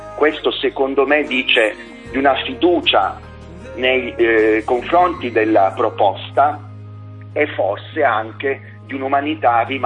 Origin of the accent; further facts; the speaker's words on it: Calabria, Italy; La nostra, sì.